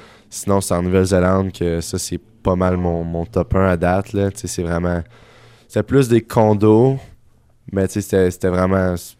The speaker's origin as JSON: {"language": "French", "region": "Quebec", "country": "Canada", "said": "On n'est pas habitué de voir ça quand on vient du Québec."}